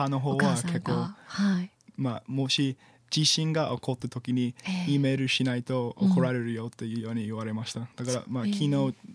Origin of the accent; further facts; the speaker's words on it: United States; Japanese is a second language; now in Sendai, Japan; もし大都会に住んだらなんか自然がないとちょっとアメリカ人としてはかわいそうなと思いましたが